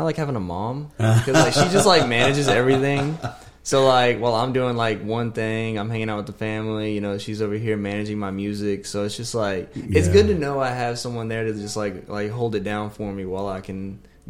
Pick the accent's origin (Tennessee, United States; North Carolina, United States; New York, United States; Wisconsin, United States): Tennessee, United States; Hermitage; I grew up in Hermitage.